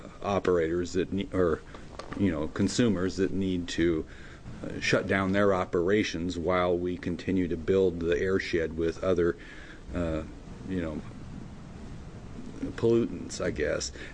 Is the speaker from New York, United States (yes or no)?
no; Eugene, Oregon, United States; I know I'm from the Eugene Springfield area where LRAPA has programs for alerts